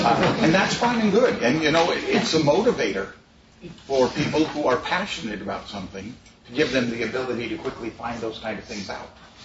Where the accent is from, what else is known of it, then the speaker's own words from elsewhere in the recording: Pacific Northwest, United States; I come from the Northwest originally